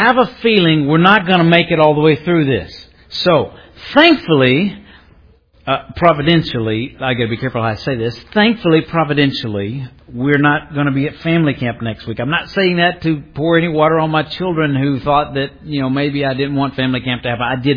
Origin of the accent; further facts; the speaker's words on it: Alabama, United States; Because I'm just like you. I grew up in Alabama. I grew up with a lot of patriotism in my family.